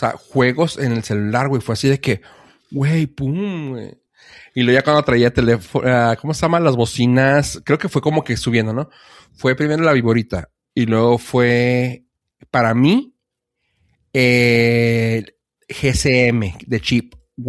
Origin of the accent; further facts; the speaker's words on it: Mexico; estuvimos en la frontera, güey, y que somos mexicanos